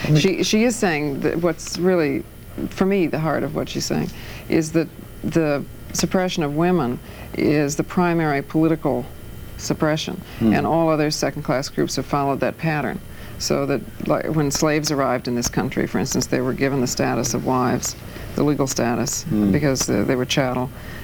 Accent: Toledo, Ohio, United States; Listen, in my hometown of Toledo, Ohio.

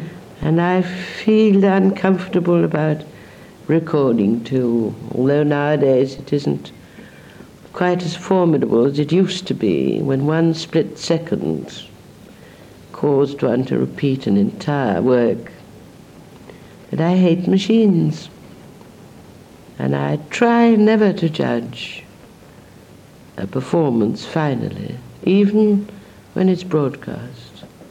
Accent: United Kingdom; I said, well, being British, I can only talk from a personal point of view.

